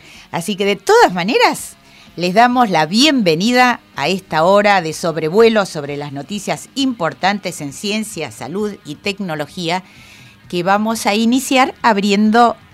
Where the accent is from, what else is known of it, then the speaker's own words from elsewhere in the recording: Argentina; Uno a veces, como argentinos y argentinas, tenemos esa tendencia a pensar que acá todo lo hacemos mejor.